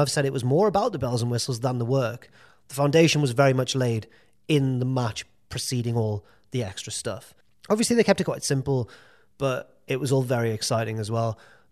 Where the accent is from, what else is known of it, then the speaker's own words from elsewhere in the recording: England, United Kingdom; Going to use a baseball analogy now, if you'll forgive me, as an Englishman.